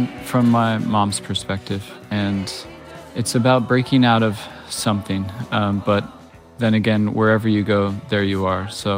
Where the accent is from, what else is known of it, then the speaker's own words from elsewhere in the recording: Cazenovia, New York, United States; also born or lived in Syracuse; I was born in outside of Syracuse, New York, and I grew up in a town called Cazenovia. So my folks had a house in the country. It was an old farmhouse.